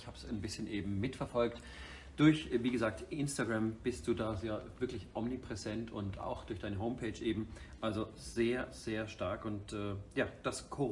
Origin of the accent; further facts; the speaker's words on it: Bavaria, Germany; moved away as an adult; now in Cologne, Germany; Ich komme aus Franken. Und als ich 2002 mit dem Koffer in der Hand, mit dem Ziel Schauspieler zu werden, in Köln ankam